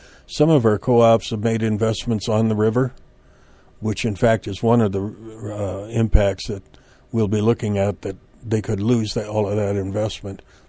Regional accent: North Dakota, United States; I come from North Dakota, and we never had corn or sunflowers up where I was.

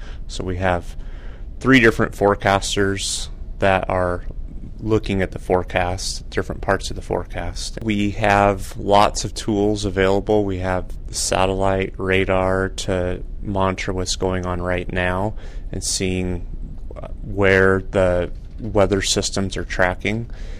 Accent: Oregon, United States; I grew up near Portland.

